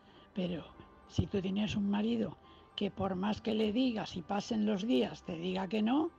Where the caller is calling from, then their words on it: Valencia, Valencian Community, Spain; de Valencia.